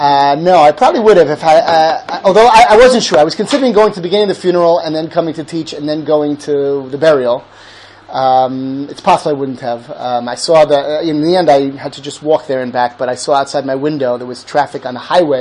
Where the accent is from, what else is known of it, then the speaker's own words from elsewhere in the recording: United States; now in Israel; I went to Israel for the year after high school, and I grew up in America.